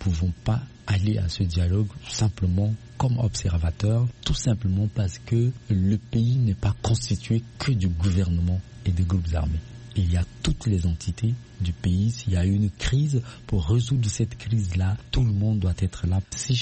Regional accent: Central African Republic; Mais en tant que centrafricain, le plus important, c'est qu'ils sont là

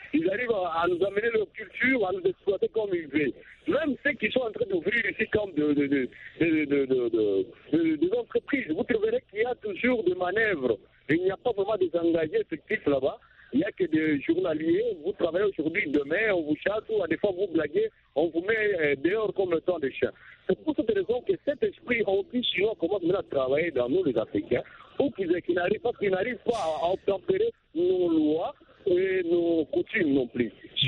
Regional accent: DR Congo; nous avons vécu chez nous en RDC

